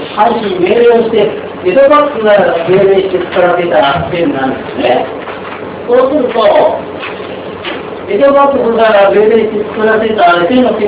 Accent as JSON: {"language": "Japanese", "town": "Nakajo", "region": "Niigata", "country": "Japan", "said": "私中条出身なんで、小学校5年生の時初めて一人で北に乗って旅をしたのが旅の始まりで"}